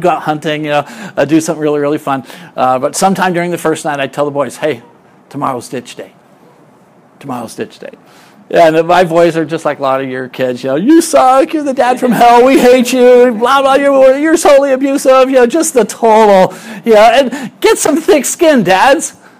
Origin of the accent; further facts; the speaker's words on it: San Diego, California, United States; My wife's from Michigan, I'm from San Diego.